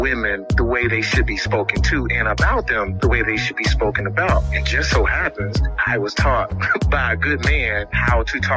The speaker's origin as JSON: {"language": "English", "town": "Tuscaloosa", "region": "Alabama", "country": "United States", "tie": "born or raised there", "said": "I grew up in Tuscaloosa, Alabama, in the church."}